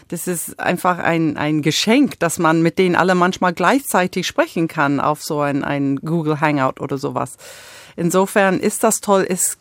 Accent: United States; now in Germany; Aber ich habe mich beworben, weil als Amerikanerin

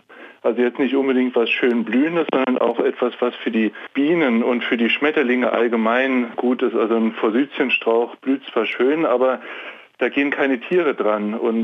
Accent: Odenwald, Germany; Ich komme aus dem Odenwald und in unserer Nachbarschaft war ein Imker

